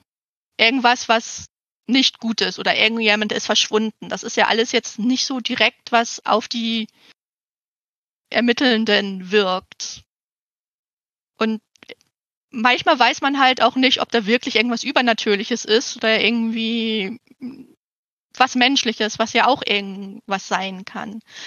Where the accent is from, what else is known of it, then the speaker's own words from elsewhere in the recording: Hamburg, Germany; Als Hamburger kann ich immer noch sagen, unsere Elbphilharmonie ist jetzt wenigstens mal fertig.